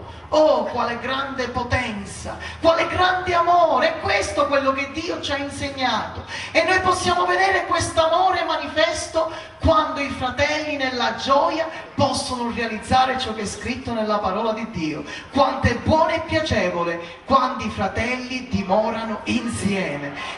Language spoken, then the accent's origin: Italian; Palermo, Sicily, Italy; Io vengo dalla stessa zona del nostro fratello Tony Tarantino, sono di Brancaccio.